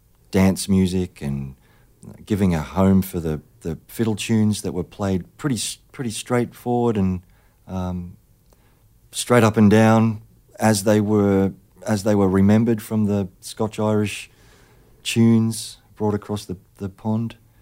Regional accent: Australia; as an Australian

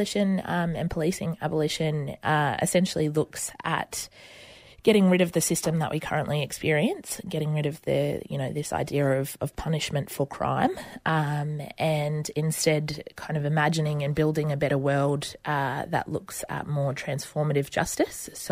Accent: Toowoomba, Queensland, Australia; As Karina said … I grew up on Goongari country out southwest Queensland and in Toowoomba as well on Jarbal and Jarawa country.

